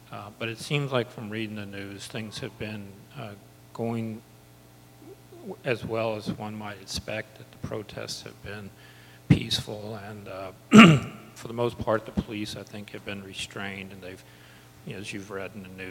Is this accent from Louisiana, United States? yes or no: yes; Baton Rouge, Louisiana, United States; Hi, as I think a lot of you know, my hometown is Baton Rouge, where Alton Sterling was killed this last week.